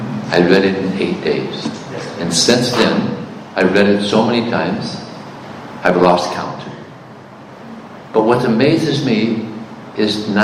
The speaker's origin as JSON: {"language": "English", "country": "United States", "said": "I'm American. I've read it so many times."}